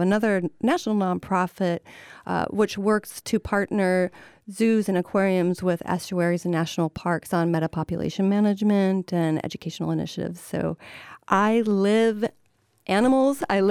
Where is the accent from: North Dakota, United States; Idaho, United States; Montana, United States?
North Dakota, United States; No, I'm from North Dakota.